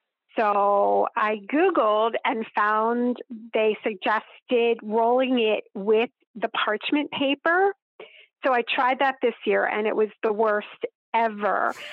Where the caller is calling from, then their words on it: Pennsylvania, United States; Outside of Philadelphia.